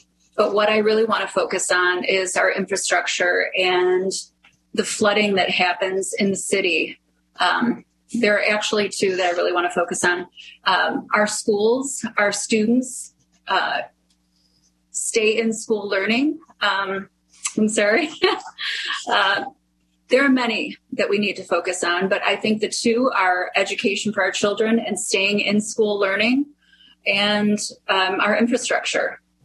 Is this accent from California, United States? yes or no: no; Flat Rock, Michigan, United States; moved away as an adult; now in Dearborn, United States; I grew up in Flat Rock. I graduated from Flat Rock High School.